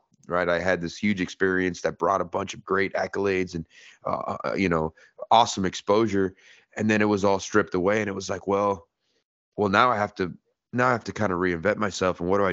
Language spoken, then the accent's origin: English; Miami, Florida, United States; I went down back to my hometown of Miami, Florida